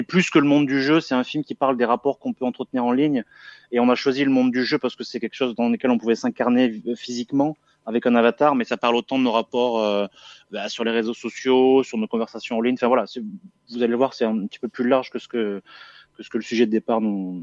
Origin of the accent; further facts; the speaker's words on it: Alès, Occitanie, France; les forêts environnantes de Florac ou de chez moi à Alès